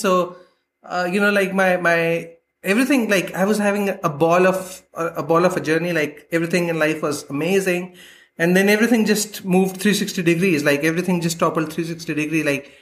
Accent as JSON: {"language": "English", "country": "India", "moved": "as an adult", "lives_now": "Berlin, Germany", "said": "as you might have guessed from the title, and I'm a digital artist and illustrator based out of Berlin. I'm originally from India, but I moved to Europe about 3 years ago."}